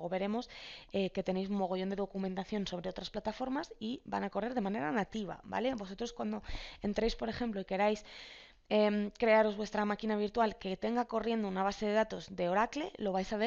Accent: Spain; soy ciudadana española.

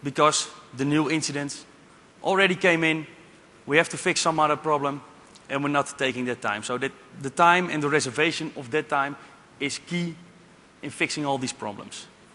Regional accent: Netherlands; I'm from the Netherlands.

